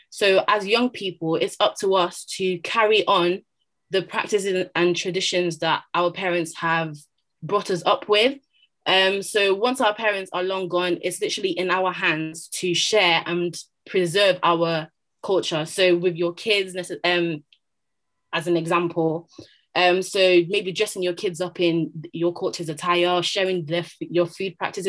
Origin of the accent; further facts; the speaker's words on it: Nigeria; because I'm Nigerian